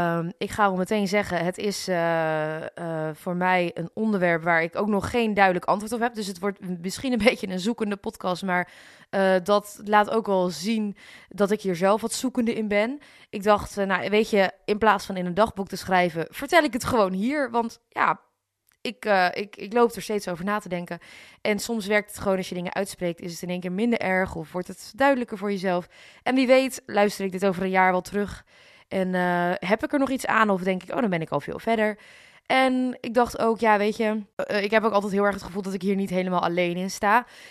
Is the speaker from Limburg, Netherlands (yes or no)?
no; Nijkerk, Gelderland, Netherlands; Ik ben opgegroeid in Nijkerk. En nu zal ik niet zeggen dat Nijkerk dan per se zo'n plek is waar enorm veel wordt gedronken. Maar het is wel een wat boersere omgeving, zeg maar.